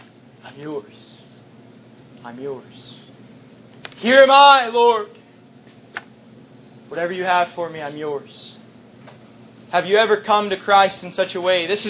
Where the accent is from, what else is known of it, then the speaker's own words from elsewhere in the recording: Dallas, Texas, United States; born there; I was born in Dallas, Texas, Dallas proper, in a pretty bad part of town.